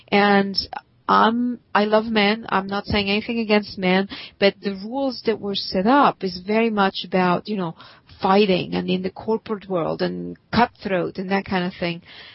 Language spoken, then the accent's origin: English; Switzerland; now in United States; Well, I grew up in Switzerland myself